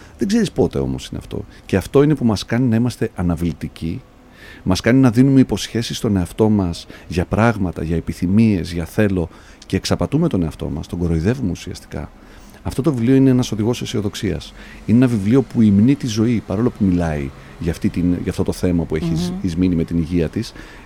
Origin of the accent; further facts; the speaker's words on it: Trikala, Thessaly, Greece; moved away as an adult; είχα έρθει να δουλέψω όταν ήμουν 19 χρονών στην Ελούντα. Δούλεψα ένα καλοκαίρι σαν σερβιτόρος. Ήταν η πρώτη φορά που έφυγα από τα Τρίκαλα από όπου κατάγομαι